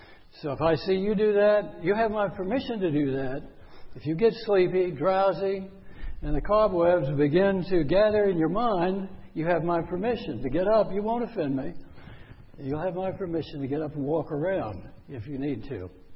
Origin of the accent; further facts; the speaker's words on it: Virginia, United States; I grew up in Northern Virginia. My family were builders and developers there. I grew up in the construction business.